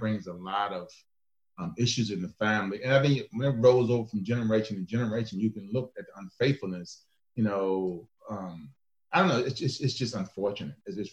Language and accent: English; Lexington, United States; I know in my hometown of Lexington, and me and my cousin talked about this some time ago.